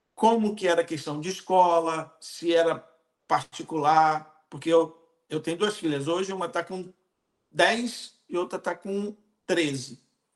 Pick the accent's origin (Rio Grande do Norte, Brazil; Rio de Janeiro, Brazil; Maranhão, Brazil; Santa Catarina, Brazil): Rio de Janeiro, Brazil; now in Portugal; Lá na minha região, em Rio das Ostras e Macaé, era a região do petróleo.